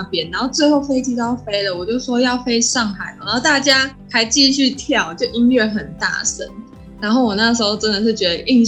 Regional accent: Taiwan; 有一部分是因为我们台湾人讲中文嘛，然后普遍台湾的英文也不错

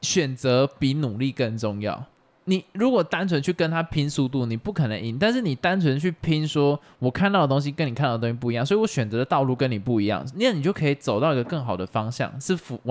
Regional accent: Taiwan; 对，我是台湾人。

